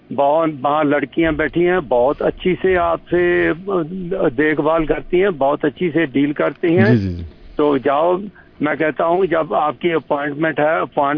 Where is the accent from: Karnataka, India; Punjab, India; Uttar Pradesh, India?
Punjab, India; now in Canada; میں انڈیا پنجاب سے ہوں, لیکن ساری زندگی میں نے کینیڈا میں لگا دی.